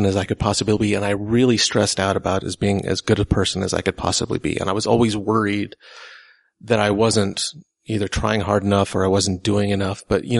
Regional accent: St. George, Utah, United States; also born or lived in Salt Lake City; I was born in Salt Lake City, actually, and then when I was about six, we moved to St. George, Utah, and then we moved a lot when I was young.

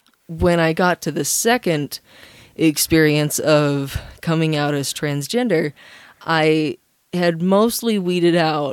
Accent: Utah, United States; also born or lived in South Carolina; I grew up briefly until I was 7 in South Carolina. And then since then, yes, I grew up in Utah Valley.

